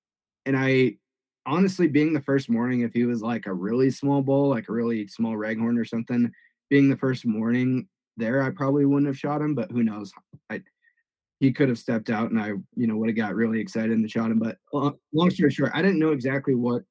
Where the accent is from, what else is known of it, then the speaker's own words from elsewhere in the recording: Montana, United States; So I was born and raised in Montana, still live here.